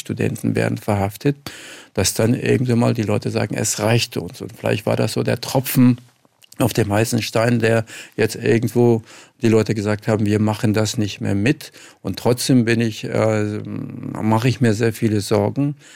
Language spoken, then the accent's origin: German; Kurdish region, Turkey; Ich bin Kurde, komme aus dem kurdischen Teil in der Türkei.